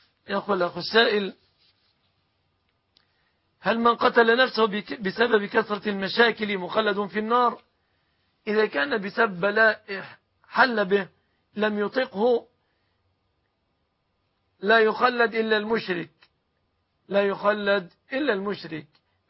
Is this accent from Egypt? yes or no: yes; Egypt; بلادنا مصر